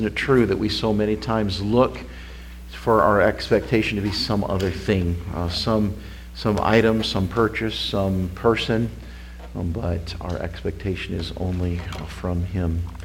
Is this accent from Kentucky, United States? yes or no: no; Rock Springs, Wyoming, United States; I grew up in Rock Springs, Wyoming, and Wyoming is, I think, the least populated state in the country.